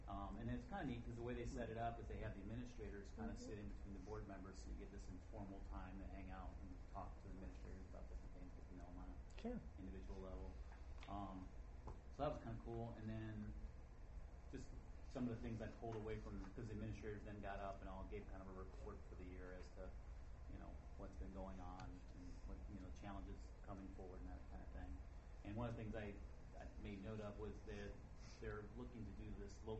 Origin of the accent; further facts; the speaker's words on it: Ashtabula, Ohio, United States; I grew up in Ashtabula and we had oil wells out there